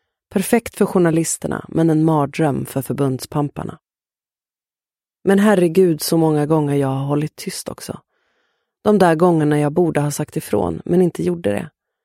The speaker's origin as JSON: {"language": "Swedish", "country": "Sweden", "tie": "born or raised there", "said": "Precis efter den första skylten där det står V-rum ligger huset där jag är uppvuxen."}